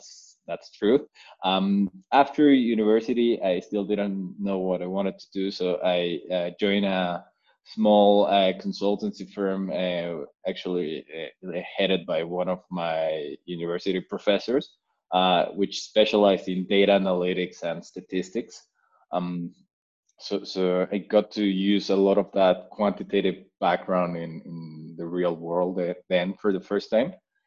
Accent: Mexico; I'm Mexican. I grew up in Mexico all the way through college. I did university here. I did applied mathematics at a university called UNAM, which is a technical university here in Mexico

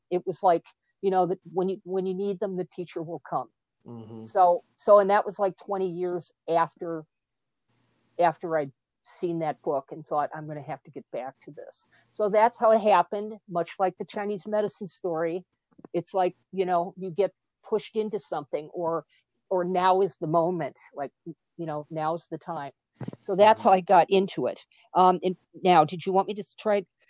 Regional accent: Ireland; Well, I'm Irish, so we tell stories. That's what we do.

